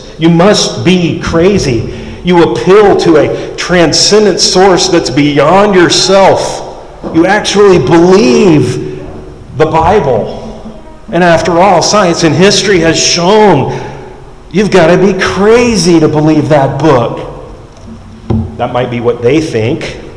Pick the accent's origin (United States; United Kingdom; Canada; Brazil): United States; the South; I'm from the South. I just spent some time in Florida.